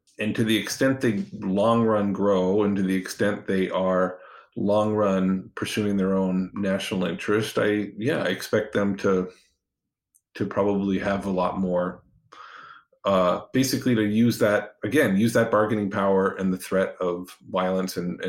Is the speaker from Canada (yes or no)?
yes; Canada; moved away as an adult; now in United States; I am an immigrant. I grew up in Canada. I moved here when I was in my 20s.